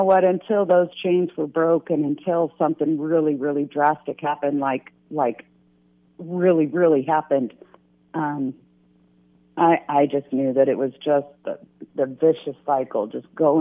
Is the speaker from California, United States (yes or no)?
yes; San Diego, California, United States; I mean, I'm from San Diego, so when we say cold, it's definitely not North Dakota cold